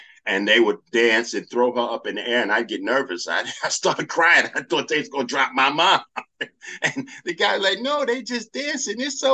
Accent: Harlem, New York, United States; We're going to talk about my experiences growing up in Harlem and my encounter with Elhaj Malik Shabazz, Malcolm X.

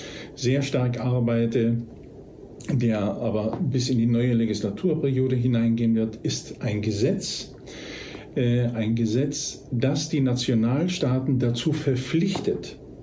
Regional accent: Germany; ich komme aus Deutschland

